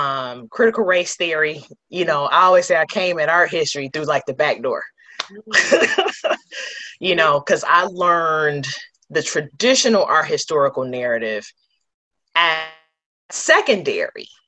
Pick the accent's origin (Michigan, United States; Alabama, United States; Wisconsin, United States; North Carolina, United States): Michigan, United States; Detroit; I'm originally from Detroit, and I didn't visit the DIA for the first time until I was almost 25